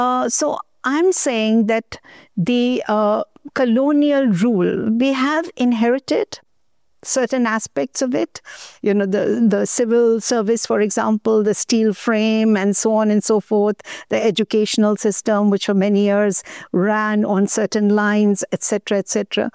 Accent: United Kingdom; Now, being British, the wonderful thing is it's extremely detailed.

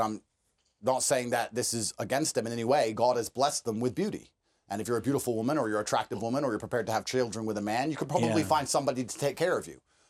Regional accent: United States; born there; I'm a born American, my father served, I am an American, I love America

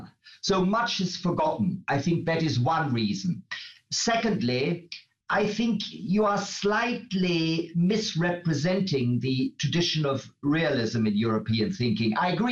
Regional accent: West Germany, Germany; I come from West Germany

